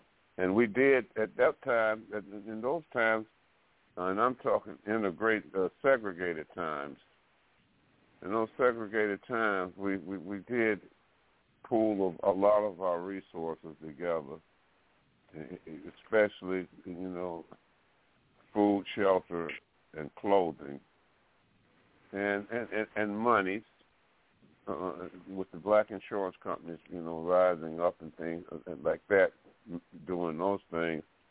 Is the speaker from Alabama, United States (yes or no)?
yes; Fairhope, Alabama, United States; I'm from Alabama, too. A place called Fairhope, Alabama, down on across on the eastern shore of Mobile Bay.